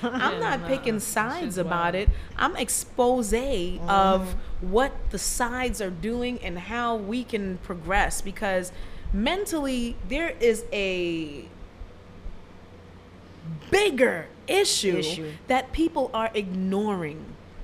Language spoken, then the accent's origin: English; United States; born there; Because I was born here in the States. Mm-hmm. First generation American. But I'm Caribbean by roots.